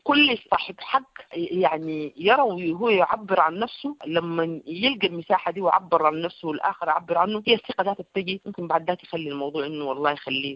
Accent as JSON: {"language": "Arabic", "town": "Geneina", "region": "West Darfur", "country": "Sudan", "tie": "born or raised there", "also_born_or_lived": "Khartoum", "moved": "as an adult", "said": "أنا امرأة من الريف من دارفور من أقصى الغرب من منطقة الجنينة، أردمت اتولدت هناك تربيت، جيت الخرطوم بس في الثمانينات عشان الجامعة."}